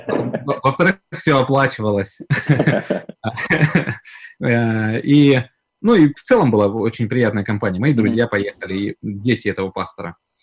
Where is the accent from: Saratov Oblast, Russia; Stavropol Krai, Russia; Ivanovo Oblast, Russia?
Stavropol Krai, Russia; Georgiyevsk; accent: Caucasian; now in Samara, Russia; но в Самаре люди постоянно то и дело меня спрашивают, откуда ты родом, потому что говорок у меня все-таки остался кавказский. Я родом со Ставропольского края, город есть Георгиевск.